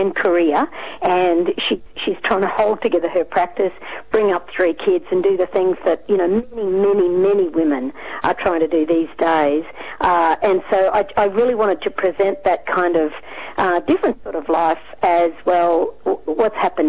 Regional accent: Australia; And I can say very proudly as an Australian that while our soldiers may have been court-martialed for cowardice or desertion

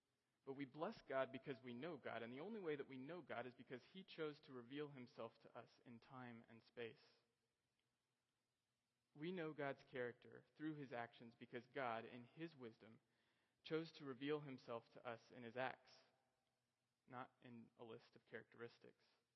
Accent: United States; As Americans, as an American, I know I think about myself quite a lot.

